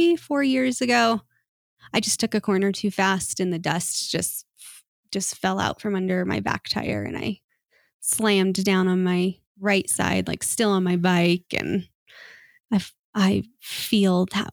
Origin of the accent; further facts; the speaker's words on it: Denver, Colorado, United States; So I grew up in Denver on the Front Range my whole life, kind of on the west side of town, northwest side of town, Arvada, Westminster area.